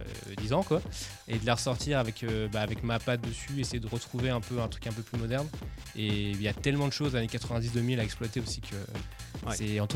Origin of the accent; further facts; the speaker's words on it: Lyon, Auvergne-Rhône-Alpes, France; also born or lived in Paris; now in Orléans, France; Alors moi je suis de Lyon et après Paris, effectivement, ouais.